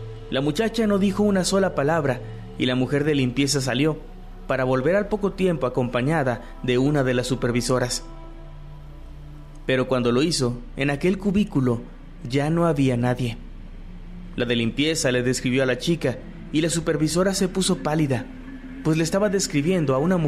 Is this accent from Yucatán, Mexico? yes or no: no; Guadalajara, Jalisco, Mexico; Yo soy de Guadalajara, Jalisco, y hace 30 años trabajé de obrero eventual en dicha fábrica.